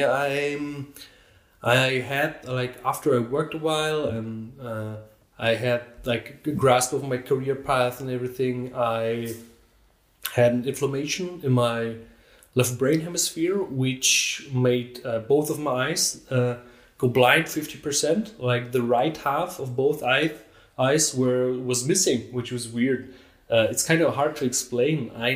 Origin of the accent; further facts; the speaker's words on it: Baden-Württemberg, Germany; But yeah, I was born in Germany, in the south of Germany, in the Black Forest. Went to school there, grew up there